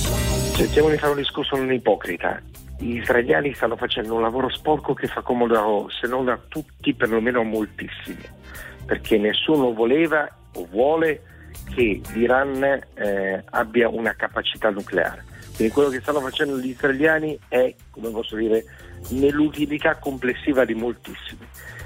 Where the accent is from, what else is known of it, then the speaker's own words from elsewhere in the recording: Genoa, Liguria, Italy; io poi sono di Genova, potete immaginare cosa vuol dire l'aspetto economico